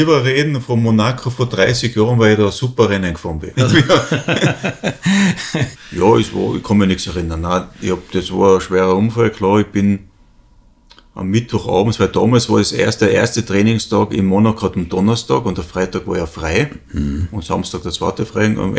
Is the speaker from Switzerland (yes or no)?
no; Kufstein, Tyrol, Austria; ich bin 12 Jahre alt, dann komme ich aus Kufstein in Tirol.